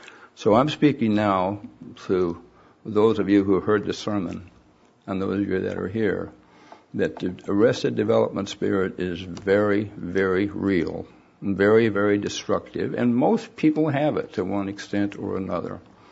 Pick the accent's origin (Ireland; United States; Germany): Ireland; I'm Irish, you know.